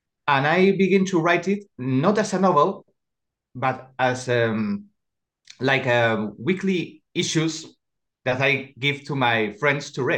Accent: Estepona, Andalusia, Spain; also born or lived in Ronda; Really, I was raised in Estepona.

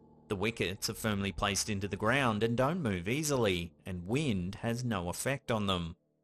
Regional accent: Australia; Being an Australian, I've watched cricket all my life

